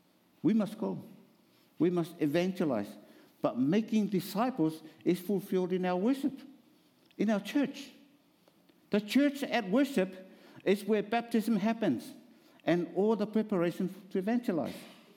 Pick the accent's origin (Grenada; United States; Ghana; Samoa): Samoa; I am from Samoa, I grew up in that country, in that culture. Well, we are 99% Christian affiliated.